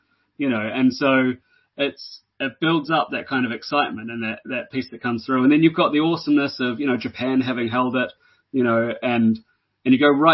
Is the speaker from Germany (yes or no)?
no; South Island, New Zealand; now in Twickenham, United Kingdom; I originally come from the South Island of New Zealand. I've been over here now for closing in on 20-odd years, but I've always lived around the Twickenham area.